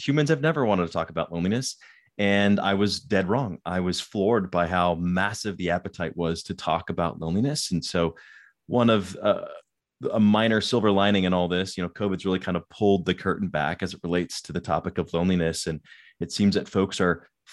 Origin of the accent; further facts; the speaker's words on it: Denver, Colorado, United States; I grew up in Denver, Colorado, so played a lot of hockey